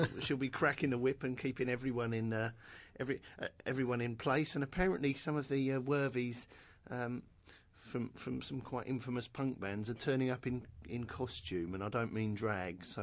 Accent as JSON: {"language": "English", "region": "London", "country": "United Kingdom", "said": "I'm from London originally. I'm from West London"}